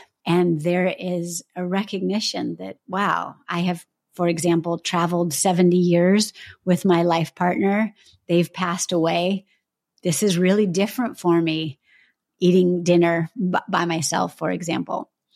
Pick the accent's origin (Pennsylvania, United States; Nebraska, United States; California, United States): California, United States; I'm from California.